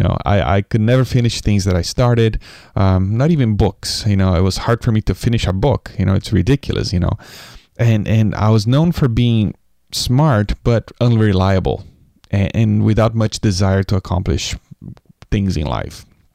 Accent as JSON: {"language": "English", "country": "Brazil", "tie": "born or raised there", "said": "I grew up with an entrepreneurial father growing up in Brazil. That's where I'm from, in the 1980s."}